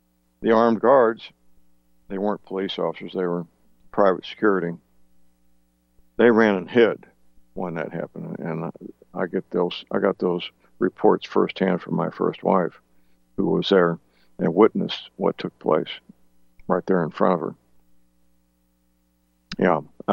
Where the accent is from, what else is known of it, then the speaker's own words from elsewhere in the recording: St. Louis, Missouri, United States; moved away as an adult; In the city of St. Louis, my hometown, they had what was called the city hospital.